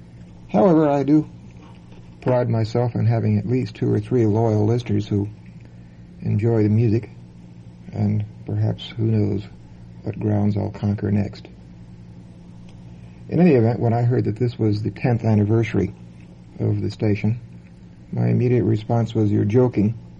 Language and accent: English; New Orleans, Louisiana, United States; I spent a while on the Gulf Coast, not far from my hometown of New Orleans